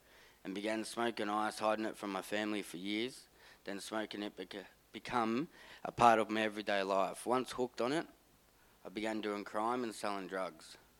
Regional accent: Bendigo, Victoria, Australia; I'm 25 years old, and I'm from Bendigo, Victoria. I come from a loving family of two older brothers and a sister, which makes me the youngest.

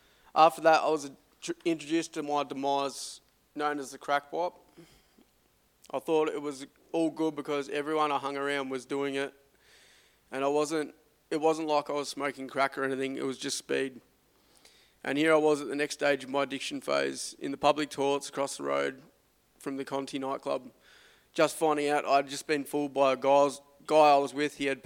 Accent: Blairgowrie, Victoria, Australia; I'm 28 years young. I was born and raised in Blairgowrie on the Mornington Peninsula. I went to primary school in Sereno called St. Joseph's. After that, I went to Padua College, completing Year 12 VCE.

